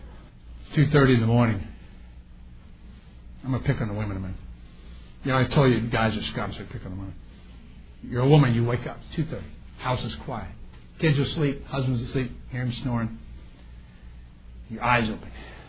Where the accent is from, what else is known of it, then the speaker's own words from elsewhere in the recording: New Orleans, Louisiana, United States; I'm from New Orleans. I like it strong.